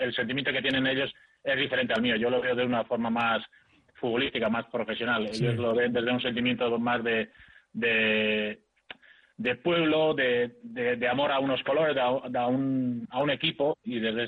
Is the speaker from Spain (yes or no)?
yes; Oiartzun, Basque Country, Spain; Yo soy de Oiartzun, guipuzcoano, claro.